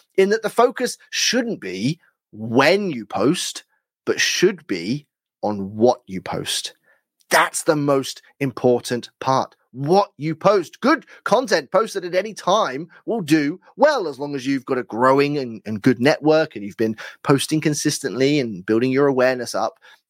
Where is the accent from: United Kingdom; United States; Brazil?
United Kingdom; You can tell I'm British.